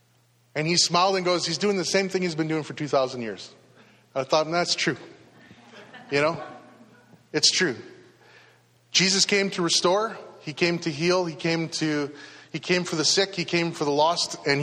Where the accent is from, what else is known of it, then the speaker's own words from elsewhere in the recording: Canada; And I think as Canadian Christians that, you know, like, we've been pretty happy.